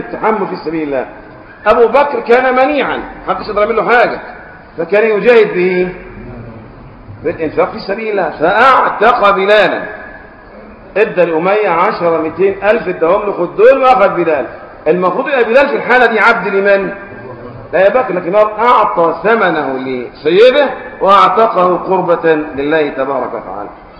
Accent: Egypt; طبعا احنا اعزكم الله اليومين دول الحر عندنا في مصر ايه شديد

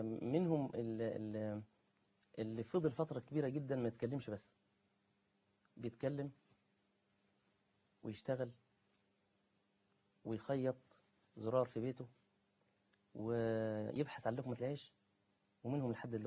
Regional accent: Egypt

